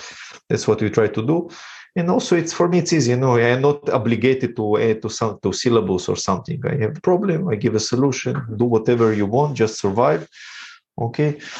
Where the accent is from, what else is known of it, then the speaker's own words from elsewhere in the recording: Ukraine; English is a second language; now in Israel; I was not born in Israel, and we came from Ukraine, so it was hard to pronounce.